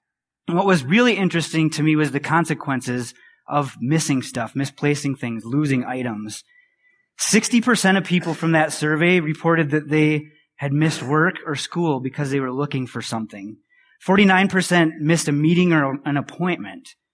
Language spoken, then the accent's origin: English; Wisconsin, United States; You guys know I'm from Wisconsin.